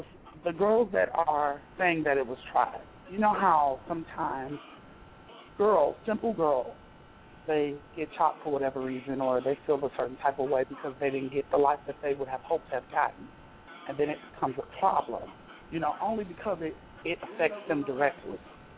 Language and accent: English; Chicago, Illinois, United States; Well, that's because I came from Chicago, and then, you know, I kind of moved to the area